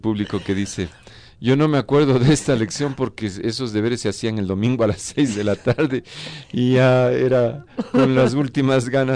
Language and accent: Spanish; Imbabura, Ecuador; Mi tierra es Imbabura.